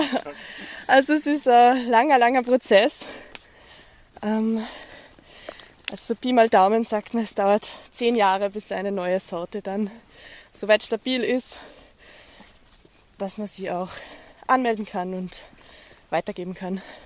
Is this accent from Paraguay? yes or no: no; Kufstein, Tyrol, Austria; Ich komme aus Tirol, ja, Kufstein.